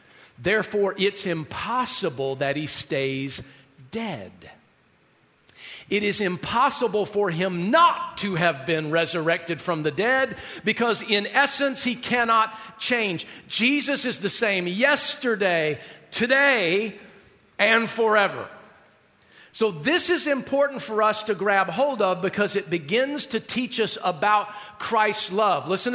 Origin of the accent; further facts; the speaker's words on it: Southern United States, United States; house in Decatur, Georgia, kind of a suburb of Atlanta. And I called them my me mama and granddaddy. I'm from the South, right?